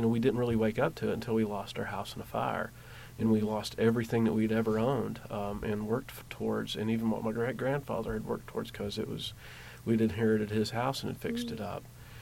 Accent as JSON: {"language": "English", "town": "Clintwood", "region": "Virginia", "country": "United States", "said": "I'm originally from Clintwood, Virginia. That's about 3.5 hours here, but just across the border from Kentucky into Virginia."}